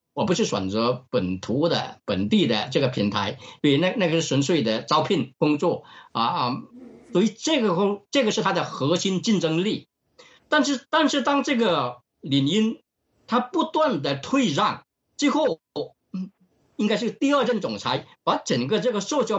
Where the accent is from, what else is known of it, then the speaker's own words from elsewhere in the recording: Australia; 我们澳大利亚人